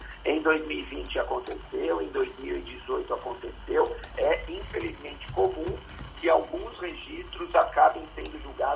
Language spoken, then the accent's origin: Portuguese; São Paulo, Brazil; eu sou do Estado de São Paulo